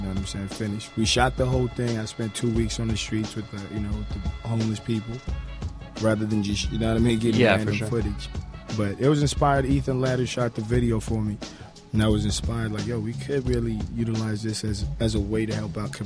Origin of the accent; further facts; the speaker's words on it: South Africa; I come from South Africa.